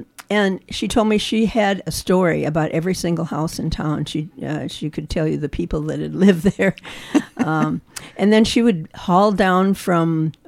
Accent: Brookings, South Dakota, United States; now in Northfield, United States; So in 2004, I returned from New York to Northfield, where I'd gone to college at St. Olaf, from my hometown of Brookings, South Dakota.

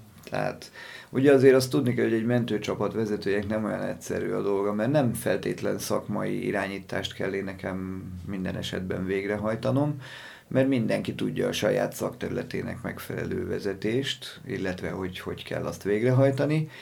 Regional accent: Hungary; born there; én magam is békében születtem itt Magyarországon

